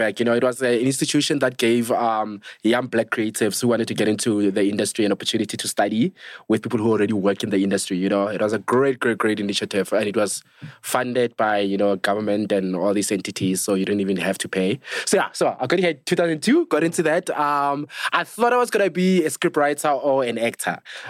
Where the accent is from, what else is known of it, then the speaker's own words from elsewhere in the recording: North West, South Africa; also born or lived in Brits; So I was raised to go Muruleng in Northwest, Maramakoteng